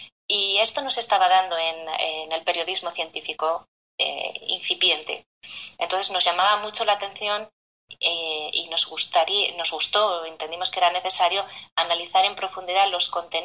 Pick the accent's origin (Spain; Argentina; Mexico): Spain; en mi país, en España.